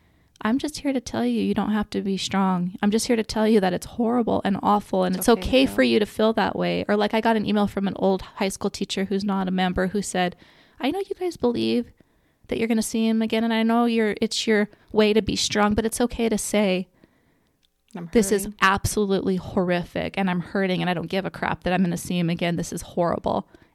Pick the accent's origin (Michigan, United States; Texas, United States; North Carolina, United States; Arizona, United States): Arizona, United States; Snowflake; I loved growing up in Snowflake, but I really don't think I understood what that meant until he died, what this town does for people.